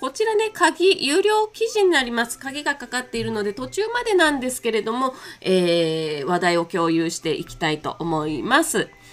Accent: Nagano, Japan; 私長野県で生まれて育ってるんですね。なのでイントネーションがねちょっとおかしい時があります。

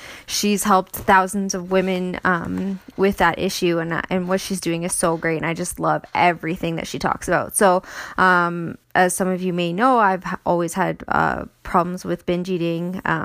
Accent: Canada; Growing up in Canada, in North America, that's our culture. We are very much raised in that. And my family are drinkers. And that's how I was raised. I grew up in a small town.

